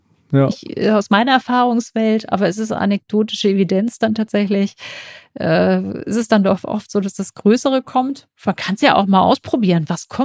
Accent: Hamburg, Germany

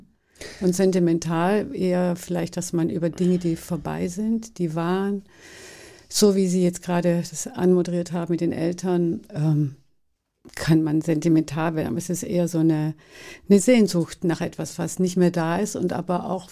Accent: Baden-Württemberg, Germany; ich komme aus dem Schwarzwald und wir sprachen und sprechen immer noch einen Dialekt, wenn wir zusammen sind

